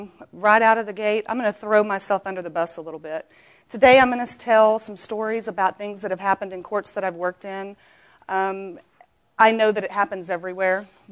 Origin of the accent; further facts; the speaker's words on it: Texas, United States; I'm from West Texas, and everybody talks like this.